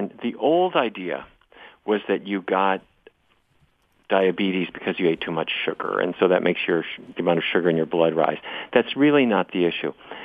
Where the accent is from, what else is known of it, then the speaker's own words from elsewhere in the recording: Fargo, North Dakota, United States; But I grew up in Fargo, North Dakota.